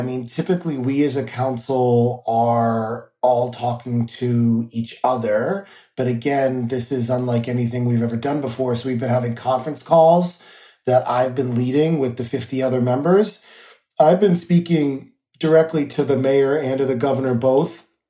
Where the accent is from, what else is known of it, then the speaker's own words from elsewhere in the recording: New York, United States; but I also know that as a New Yorker, that days are like roller coasters for people